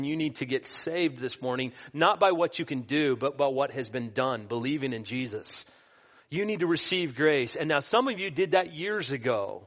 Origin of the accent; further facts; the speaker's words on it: Texas, United States; I'm from the Dallas area, right?